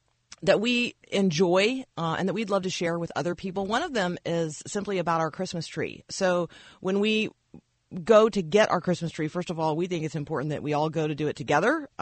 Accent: Tampa, Florida, United States; So I grew up in Tampa.

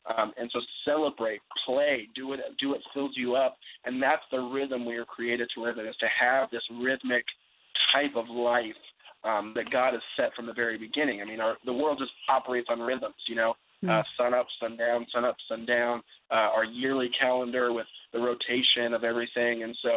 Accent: Seattle, Washington, United States; You know, I grew up in Seattle, so in Seattle as it is in heaven

